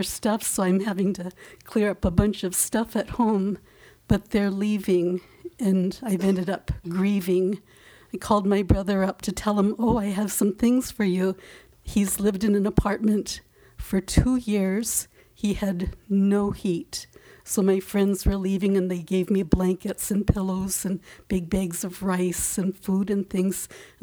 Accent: Kodiak, Alaska, United States; I was born and raised in Kodiak

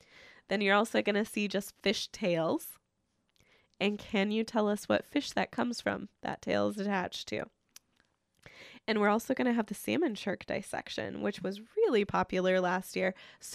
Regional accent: Midwest, United States; See, I grew up in the Midwest. I'm used to, you know, freshwater fish.

